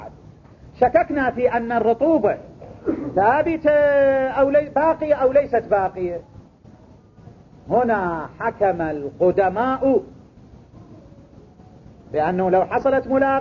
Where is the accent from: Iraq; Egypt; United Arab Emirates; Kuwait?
Iraq; Najaf, Najaf Governorate; كان عندنا في النجف السراديب